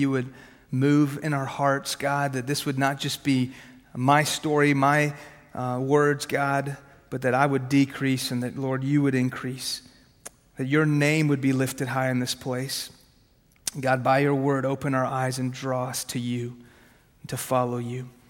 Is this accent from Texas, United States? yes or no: yes; Houston, Texas, United States; all right? So anyways, yeah, so I grew up in Houston, but my family is from Iran.